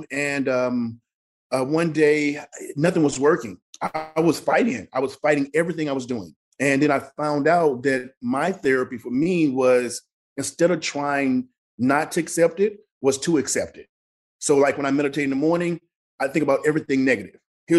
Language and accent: English; Mississippi, United States; the way I grew up in Mississippi was somebody wanted me to fail.